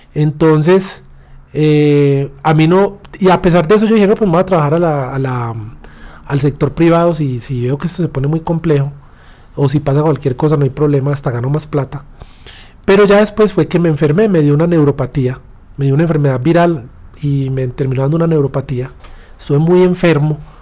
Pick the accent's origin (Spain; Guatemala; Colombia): Colombia; porque yo soy colombiano, o sea, yo nací aquí, y gran parte pues del éxito mío, quiera o no, así yo haya estudiado por fuera, así me hayan pasado todo, pues es, yo nací aquí.